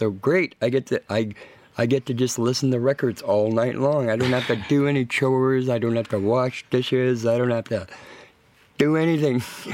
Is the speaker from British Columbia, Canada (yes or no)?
no; Edmonton, Alberta, Canada; Played with a couple other bands back in Canada, in Vancouver. I'm from Edmonton, but now I live on the coast, the north.